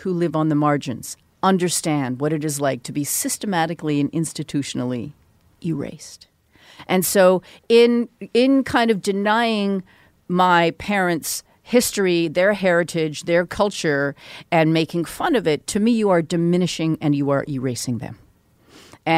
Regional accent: Vancouver, British Columbia, Canada; because I grew up in Vancouver

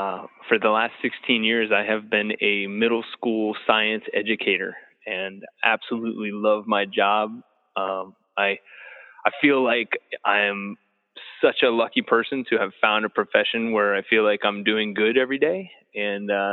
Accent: McLean, Virginia, United States; I grew up right on Springside Way in McLean, Virginia, and made it through the 80s as a Northern Virginia student

